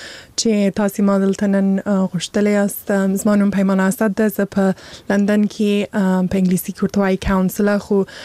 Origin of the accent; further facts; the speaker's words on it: Afghanistan; کې پیدا شوی یم صحیح ده چې هلته لوی سوی نه یم هلته مې درس ویل نه دی خو مور و پلار مې افغانان دي زه خپله افغان یم